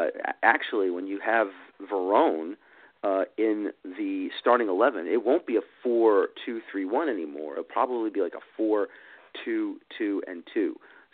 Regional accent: Bronx, New York, United States; born there; I was born in the Bronx. I've taken the subway, the D train, the 4 train to Yankee Stadium from my old apartment.

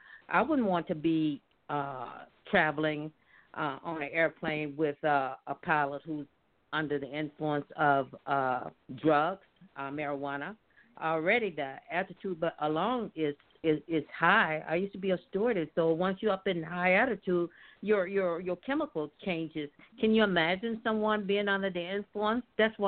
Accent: Glendale, Arizona, United States; I'm from Glendale, Arizona.

